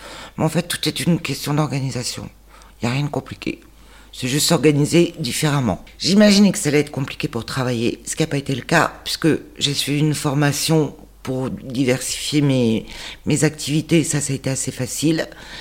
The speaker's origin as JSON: {"language": "French", "town": "Paris", "region": "Île-de-France", "country": "France", "tie": "born or raised there", "said": "je suis une parisienne pure souche, mais que mon cœur est entre les Sables d'Olonne, Royan et Parthenay."}